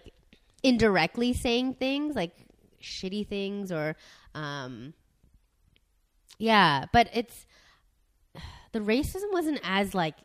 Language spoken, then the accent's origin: English; Burnaby, British Columbia, Canada; And I grew up mostly in Burnaby. Okay, and a lot of my friends were like me. They were like Asian Canadian kids.